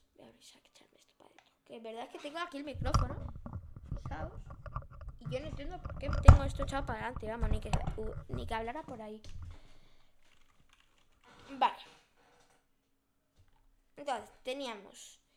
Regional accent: Ceuta, Spain; now in Talavera de la Reina, Spain; soy de Castilla-La Mancha. Bueno, soy de Ceuta, pero vivo en Castilla-La Mancha, en Talavera de la Reina

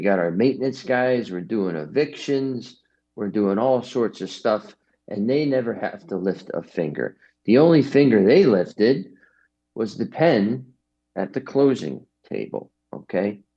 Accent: New Haven, Connecticut, United States; We're in New Haven. That's where I'm from. I'm from New Haven, Connecticut.

